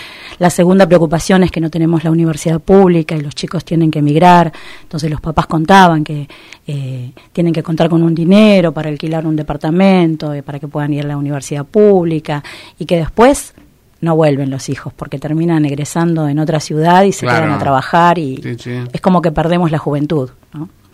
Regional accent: Burzaco, Buenos Aires Province, Argentina; mi ciudad natal, Bursaco, para los que no conocían

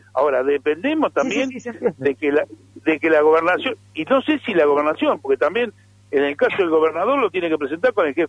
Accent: Mar del Plata, Buenos Aires Province, Argentina; Ejemplo, yo soy de Mar del Plata.

